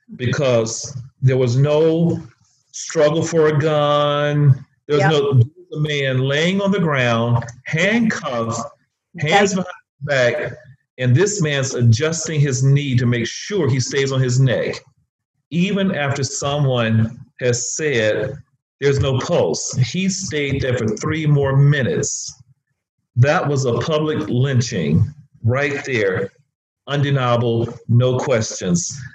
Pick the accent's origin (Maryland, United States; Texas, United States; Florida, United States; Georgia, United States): Georgia, United States; Atlanta; Living in Atlanta, Georgia, all this riot, because I grew up in Atlanta.